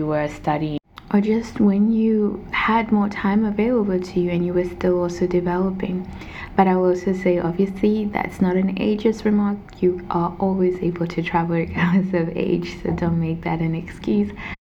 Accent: Denmark; where I grew up in Denmark

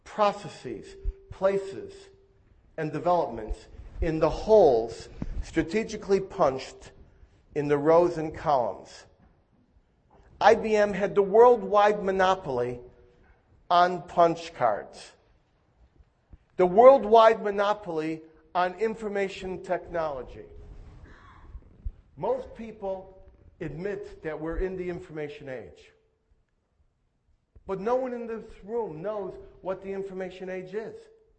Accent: United States; born there; I was born in the United States. Named for a whiskey billboard in Boston Harbor.

